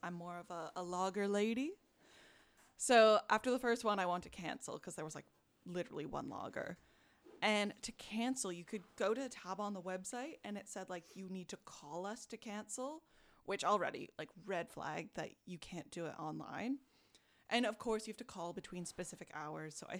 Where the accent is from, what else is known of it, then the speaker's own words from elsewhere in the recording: Canada; like, I'm Canadian